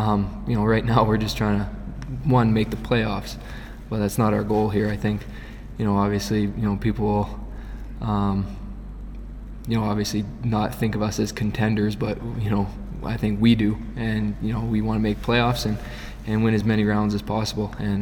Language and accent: English; Winnipeg, Manitoba, Canada; for me, growing up in Winnipeg and playing hockey and through the Winnipeg minor hockey system